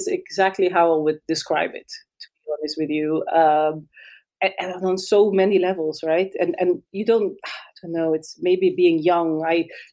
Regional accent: Curaçao; moved away as an adult; also born or lived in Netherlands; I grew up in the Caribbean, in Curaçao, and I went to the Netherlands when I was 18 to study.

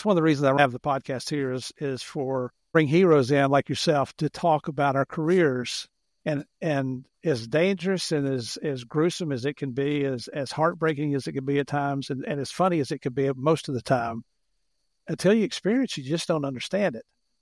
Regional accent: Tennessee, United States; Well, I'm originally from Tennessee and grew up just south of Nashville.

